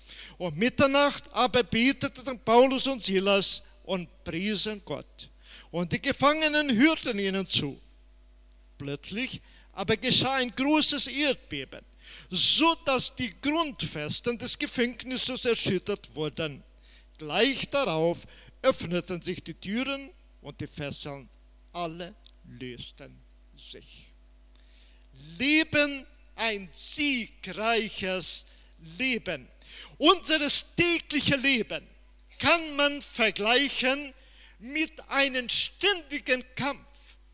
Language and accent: German; Brazil; So wie das Land anders ist, so sind die Menschen anders, so sind wir auch anders als Brasilianer wie die Deutschen.